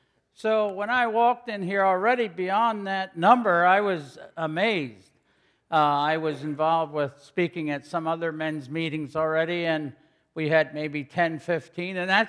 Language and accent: English; Morgantown, United States; I come from Morgantown, south of Morgantown, some of you that don't know me, and as a dairy farmer